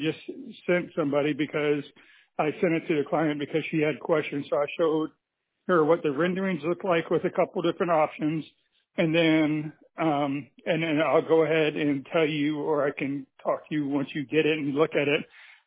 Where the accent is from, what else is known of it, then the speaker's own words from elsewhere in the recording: Hollywood, Florida, United States; from Hollywood, and I actually just canceled all my appointments in Fort Myers